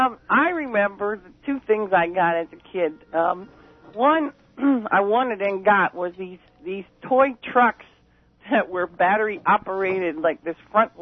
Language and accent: English; Colorado, United States; I grew up in Colorado, so it was easier to have.